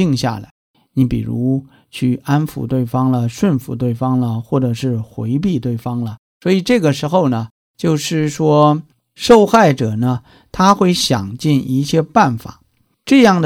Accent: China; 而且呢我们中国人的观念就是家丑不可外扬嘛

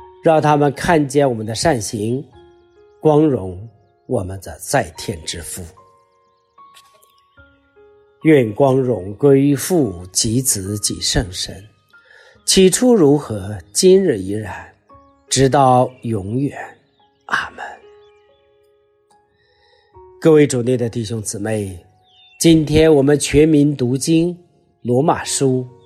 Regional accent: China; 好像我们中国人的事不关己高高挂起，在我们基督徒中间大概也是如此。

